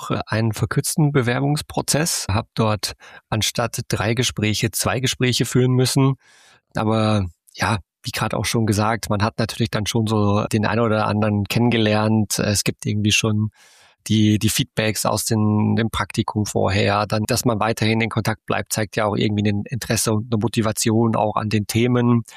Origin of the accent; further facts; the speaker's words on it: North Rhine-Westphalia, Germany; born there; komme gebürtig aus der Nähe von Münster.